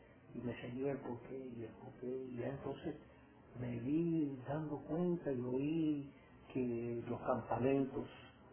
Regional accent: Santa Clara, Villa Clara, Cuba; moved away; yo soy de Santa Clara y fui a La Habana varias veces y demás

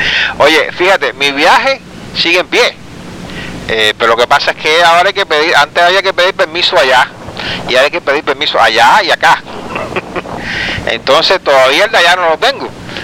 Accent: United States; born there; Tú sabes que yo soy americano porque nací aquí. Pero estoy inscrito allá como nacido allá. O sea, es una complicación de esa de los exilios tras exilio.

